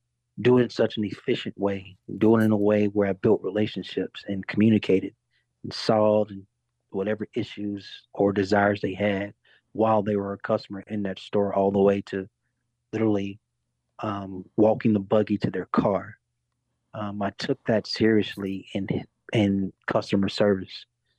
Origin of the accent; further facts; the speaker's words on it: Birmingham, Alabama, United States; a love letter to my hometown, city that was I was born and raised in, the city where I grew up in a house that was never less than 8 people.